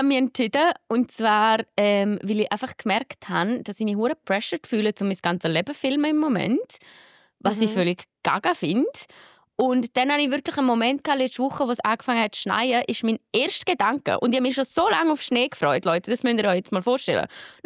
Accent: Switzerland; die meisten Collabs als Schweizer Creatorin kriegst du über irgendwelche Agenturen.

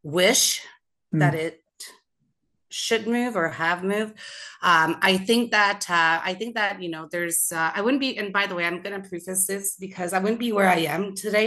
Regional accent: Canada; maintain that really great journey of being Canadian.

